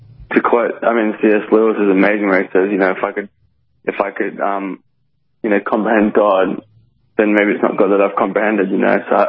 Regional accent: Australia; we're ordinary kids from Australia who were part of a youth ministry

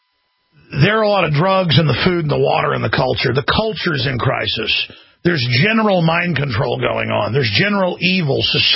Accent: Dallas, Texas, United States; I grew up in Dallas and watched that go on.

